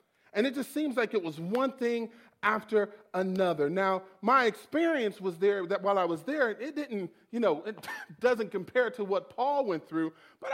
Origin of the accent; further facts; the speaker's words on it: Detroit, Michigan, United States; moved away; also born or lived in Oklahoma; So I'm from Michigan, and I moved to Oklahoma. I'm from Detroit, Michigan, okay? And I moved to Oklahoma.